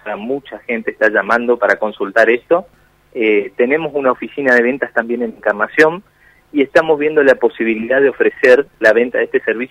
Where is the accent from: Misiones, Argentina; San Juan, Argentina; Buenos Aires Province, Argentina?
Misiones, Argentina; Posadas; yo soy de Posadas, yo soy nacido en Posadas.